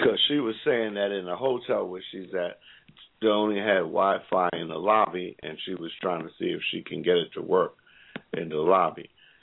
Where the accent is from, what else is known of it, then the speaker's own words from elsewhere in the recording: New York, United States; It's like being a New Yorker. When you're a New Yorker, you spoil because everything is right there.